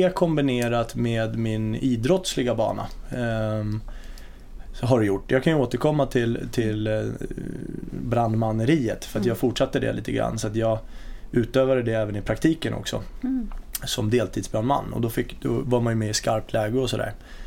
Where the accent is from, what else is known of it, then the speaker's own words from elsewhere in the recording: Nynäshamn, Stockholm County, Sweden; Jag är uppvuxen i Nynäshamn och har bott nere i Nynäshamn tills att jag började skulle göra lumpen faktiskt.